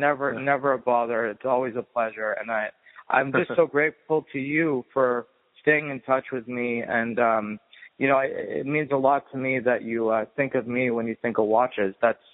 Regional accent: Lexington, Massachusetts, United States; Dave's a Boston boy like me. Grew up in Bedford. I grew up in Lexington.

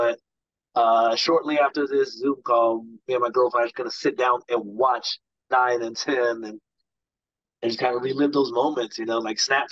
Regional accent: Atlanta, Georgia, United States; I'm from Atlanta originally, so we were talking Atlanta

